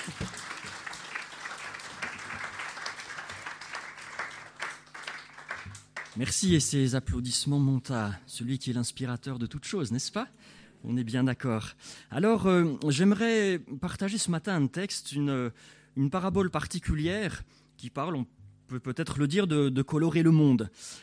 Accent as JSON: {"language": "French", "town": "La Chaux-de-Fonds", "region": "Neuchâtel", "country": "Switzerland", "tie": "born or raised there", "said": "Je suis natif de la Chaux-de-Fonds, je vous le rappelle quand même"}